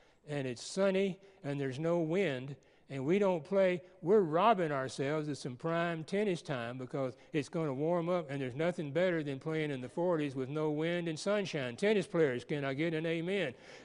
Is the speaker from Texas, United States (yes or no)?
yes; Texas, United States; I grew up in the Rio Grande Valley, the bottom four counties of Texas, and we thought we were the center of the universe.